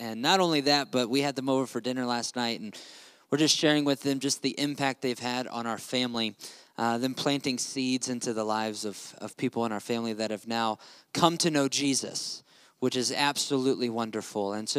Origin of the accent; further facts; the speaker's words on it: Springfield, Missouri, United States; in the church that they planted in my hometown in Springfield, Missouri